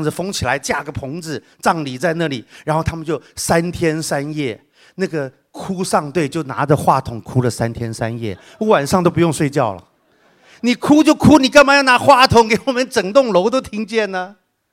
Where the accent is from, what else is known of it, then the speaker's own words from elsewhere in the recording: Taiwan; 在台湾，我台湾长大